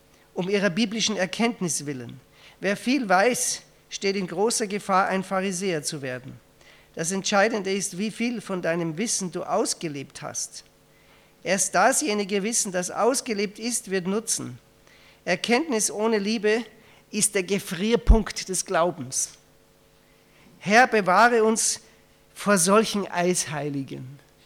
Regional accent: Austria; es war ja Schweizerdeutsch und ich war in Österreich, aber ich war Österreicher.

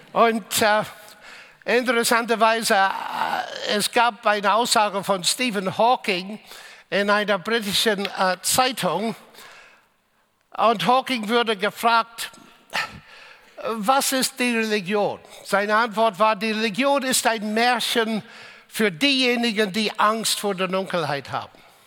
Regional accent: Ireland; German is a second language; Es war schön, im Eröffnungsvortrag die schönen Bilder von meinem Heimat Irland zu sehen. Ich bin gebürtige Ire

